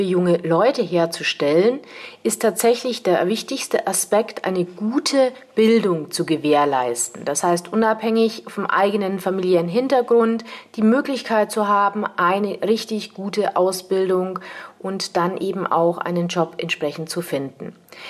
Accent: Bavaria, Germany; Also diese Projekte gibt es auch bei uns in Bayern

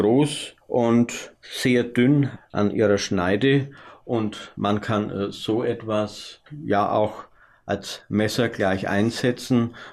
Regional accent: Heinersreuth, Bavaria, Germany; Ich bin natürlich in dieser Heimat verwurzelt. Also ich bin ein wirklich noch in Heinersreuth geborener Uroberfranke, darf ich mal so sagen.

